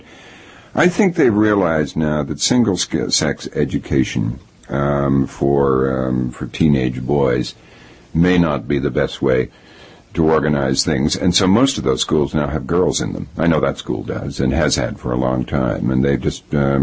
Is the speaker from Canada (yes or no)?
yes; Halifax, Nova Scotia, Canada; that was about my growing up in Halifax.